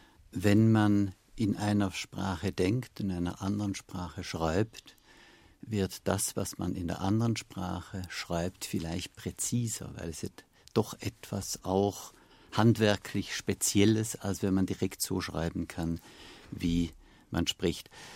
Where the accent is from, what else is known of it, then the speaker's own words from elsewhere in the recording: Zürich, Zurich, Switzerland; ich komme aus Zürich